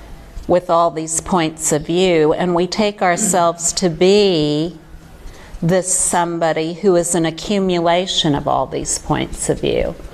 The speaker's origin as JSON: {"language": "English", "country": "Australia", "tie": "born or raised there", "said": "I grew up in Australia. I'm 27 years old."}